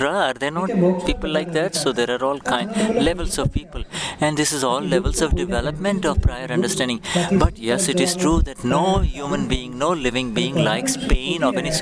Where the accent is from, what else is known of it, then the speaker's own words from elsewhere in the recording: Rajkot, Gujarat, India; I come from Rajkot.